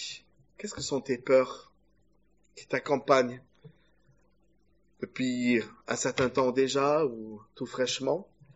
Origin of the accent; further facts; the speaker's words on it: Germany; Moi, je suis allemande.